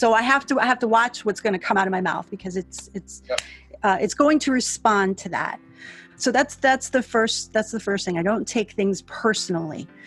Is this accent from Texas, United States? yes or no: no; New York, United States; I don't know if it was growing up in New York and then being in the military, but I've been insulted a lot, you know, because New Yorkers, they like to name call and label.